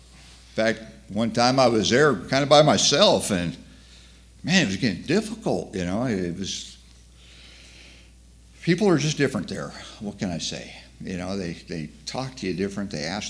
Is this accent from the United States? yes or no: yes; United States; Because I'm an American.